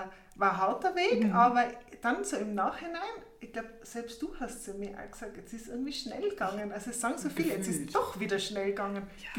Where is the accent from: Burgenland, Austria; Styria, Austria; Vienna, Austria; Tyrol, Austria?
Tyrol, Austria; Ja, vor allem als Tiroler, oder? Wir haben genug Berge